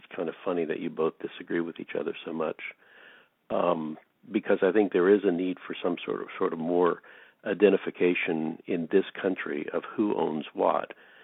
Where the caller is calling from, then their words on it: Atlanta, Georgia, United States; I'm calling from Atlanta, too.